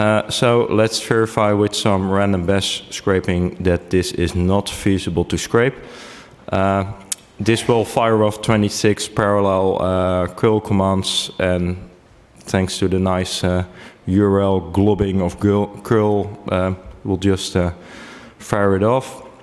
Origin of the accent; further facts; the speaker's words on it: Netherlands; from Netherlands